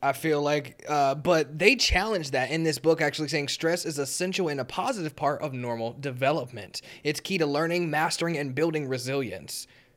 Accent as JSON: {"language": "English", "town": "Kansas City", "region": "Missouri", "country": "United States", "said": "everybody knows I'm from Kansas City because I say it often"}